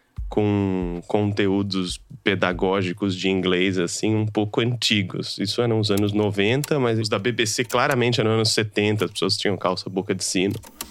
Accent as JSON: {"language": "Portuguese", "region": "São Paulo", "country": "Brazil", "said": "Venho de uma periferia de São Paulo, Pirituba."}